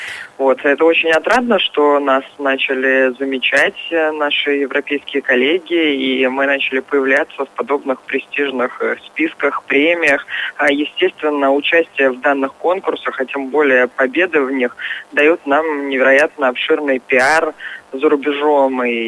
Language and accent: Russian; Saint Petersburg, Russia; петербуржцы сами за себя голосовать не могут. Нам нужно голосовать за какие-то другие города.